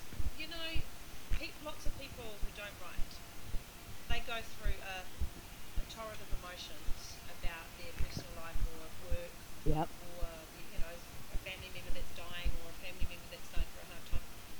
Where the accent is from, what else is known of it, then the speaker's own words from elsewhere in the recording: South Island, New Zealand; I'm from South Island, so I really appreciate a good South Island audience.